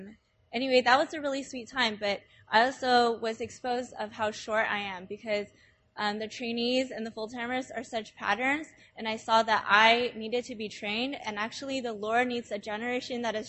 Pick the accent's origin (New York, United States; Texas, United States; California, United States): California, United States; So I grew up in the church life in Southern California